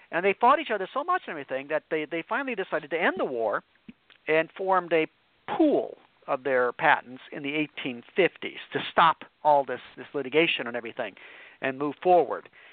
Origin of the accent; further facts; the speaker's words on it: Chicago, Illinois, United States; But anyway, I grew up in Chicago, and McCormick is huge in Chicago.